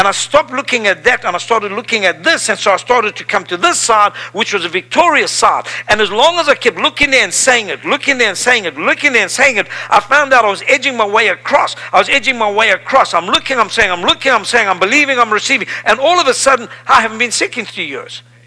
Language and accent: English; South Africa; I mean, I'm from Africa. Come on. I'm from the lowest part in Africa. Like Lodabar, I'm from South Africa. I mean, south. If you'd push me another foot, I was in the ocean.